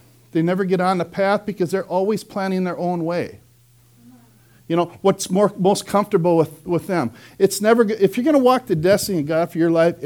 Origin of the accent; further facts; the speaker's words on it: Hinckley, Minnesota, United States; I'm from Hinckley, Minnesota